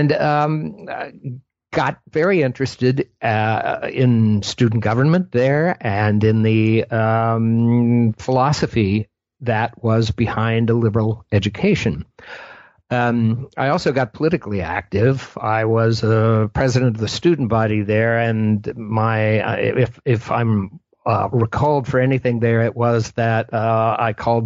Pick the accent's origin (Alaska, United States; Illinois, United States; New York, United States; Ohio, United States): Ohio, United States; Well, I grew up in Ohio. I went to Ohio University as an undergraduate